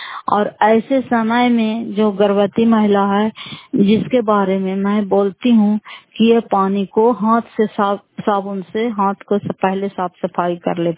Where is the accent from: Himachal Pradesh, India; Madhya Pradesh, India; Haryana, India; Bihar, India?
Bihar, India; Nalanda; घर फतेहपुर पंचायत मकरौता जिला नालंदा करा पसरा ब्लॉक की निवासी हूँ